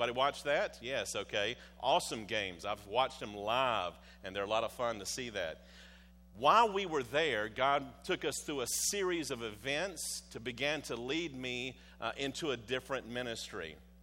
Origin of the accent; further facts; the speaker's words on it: Raleigh-Durham, North Carolina, United States; I'm from the Raleigh-Durham, North Carolina area. You know where that's at? Who's been there before? Okay, that's where I'm from, born and raised there.